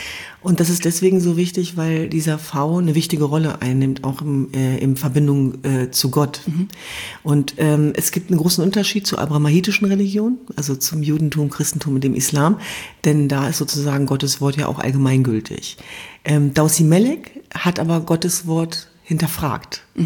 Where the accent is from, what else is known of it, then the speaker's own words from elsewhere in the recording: Germany; in meiner Heimat Deutschland